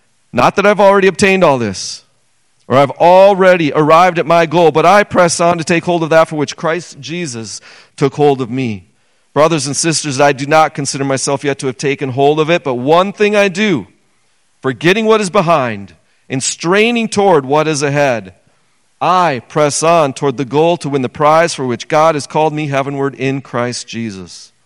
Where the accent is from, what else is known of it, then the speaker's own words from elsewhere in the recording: Minnesota, United States; now in Becker, United States; I grew up in Minnesota. I didn't even know of Becker. And here we are.